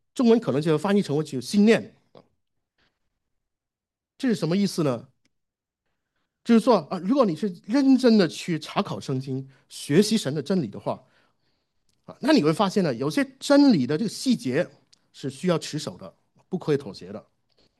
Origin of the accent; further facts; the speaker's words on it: Hong Kong; 我是新二代啊，我在香港长大的新二代，